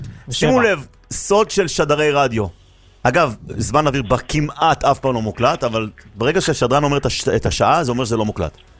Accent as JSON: {"language": "Hebrew", "town": "Jerusalem", "region": "Jerusalem District", "country": "Israel", "tie": "born or raised there", "lives_now": "Har Shmuel, Israel", "said": "היום, כן, אבל גדלתי בית וגן."}